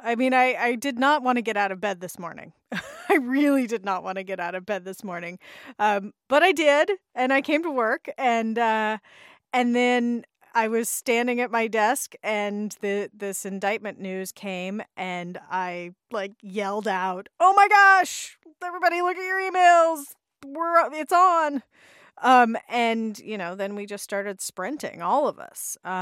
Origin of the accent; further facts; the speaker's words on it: Hanford, California, United States; now in Washington, D.C., United States; I do mention that I grew up in Hanford a lot when people bring that criticism up.